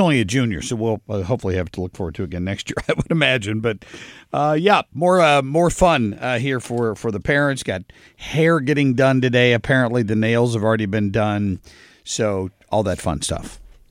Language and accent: English; Ohio, United States; Yeah, because I grew up in Southern Ohio, so that was a That was a big shock.